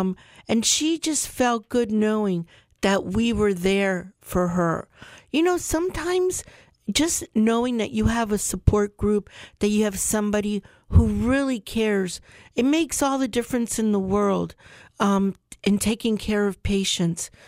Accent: United States; I'm a family doctor that actually I grew up here in Charlotte County.

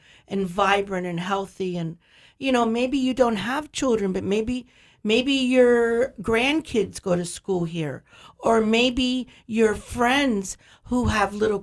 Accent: United States; As you know, I grew up here in Charlotte County. I went to the elementary school here, and I'm the first woman to grow up here, come back and practice medicine.

